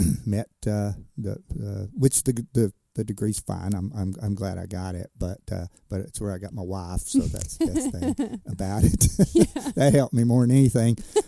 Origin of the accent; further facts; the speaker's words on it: Kingsport, Tennessee, United States; Well, I grew up in Kingsport. I knew Jonesboro. Nobody came to Jonesboro, you know.